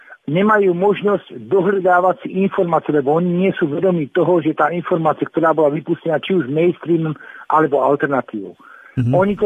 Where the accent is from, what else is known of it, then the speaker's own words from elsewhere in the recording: Hungary; now in Czechia; jako Maďar žijící na Moravě